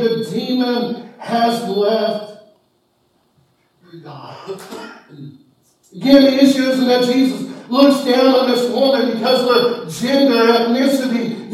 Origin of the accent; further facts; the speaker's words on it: Kansas, United States; Mom comes of German descent. My dad's of British descent. I'm from Kansas.